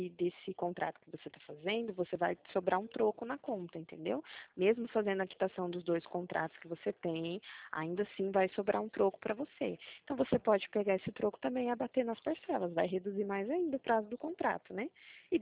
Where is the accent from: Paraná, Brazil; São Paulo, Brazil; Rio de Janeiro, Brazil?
São Paulo, Brazil; Presidente Prudente; eu sou de Presidente Prudente, aqui no interior de São Paulo, né? Bem próximo.